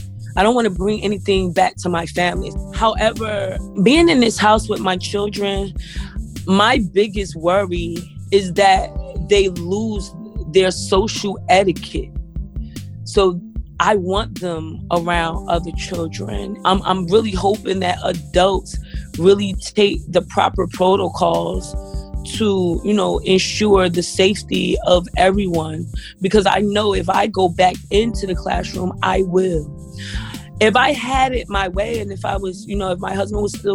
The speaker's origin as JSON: {"language": "English", "town": "Newark", "region": "New Jersey", "country": "United States", "said": "I am from and live in Newark, New Jersey."}